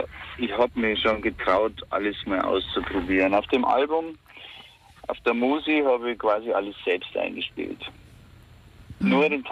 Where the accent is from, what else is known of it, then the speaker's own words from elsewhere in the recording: Erding, Bavaria, Germany; born there; now in Hamburg, Germany; Ich bin in Erding geboren, so wie das Erdinger Weißbier.